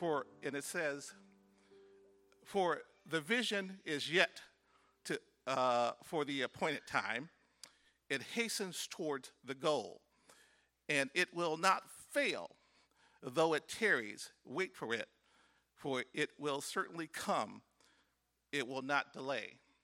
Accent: Beloit, Wisconsin, United States; moved away as an adult; Yes, it was about 42 years ago I came here to come to college. Actually, I was from Beloit, and my uncle had a little apostolic church down there

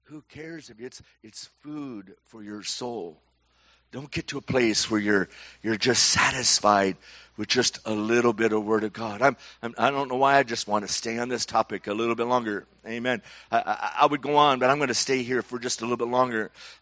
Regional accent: Michigan, United States; I grew up in Michigan in a Catholic church until I was, I don't know, 8 or 9, and that was it.

